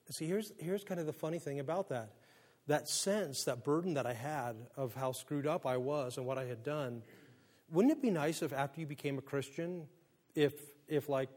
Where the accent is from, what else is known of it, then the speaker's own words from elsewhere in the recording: Monterey, California, United States; also born or lived in Phoenix; Phoenix, spent 7 years there, and then I had this great privilege of moving back to Monterey and to my hometown